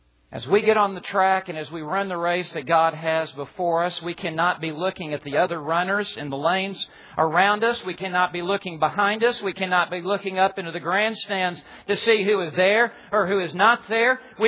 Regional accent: Alabama, United States; he explained that I'm a pastor from Alabama.

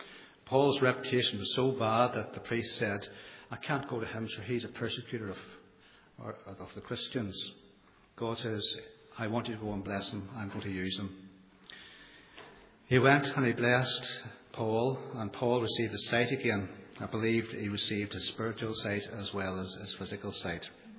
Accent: Omagh, Northern Ireland, United Kingdom; born there; I was born in Oma to Roman Catholic parents, very, very good parents

